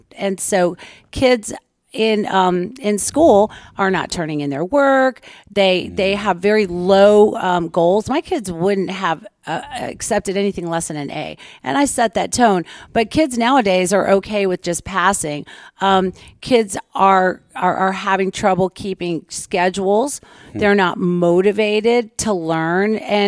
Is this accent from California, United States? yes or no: no; Temple, Texas, United States; I came from Central Texas. Temple, Texas is my home. My parents still live there.